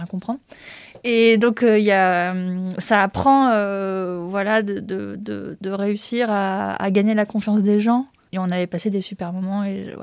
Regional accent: Compiègne, Hauts-de-France, France; parce que j'ai grandi à Compiègne.

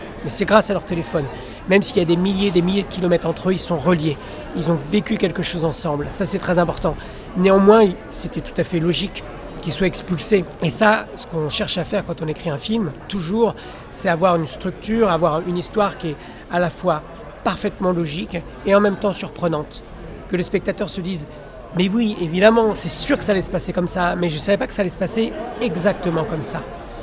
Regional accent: France; on est des Occidentaux, on est deux hommes blancs français, européens

